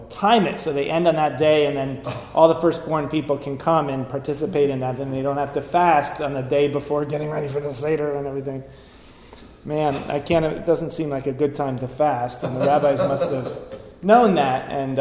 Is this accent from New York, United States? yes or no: yes; New York, United States; now in San Francisco Bay Area, United States; I mean, I grew up with it in New York. I remember being terrified when I was 2-3 years old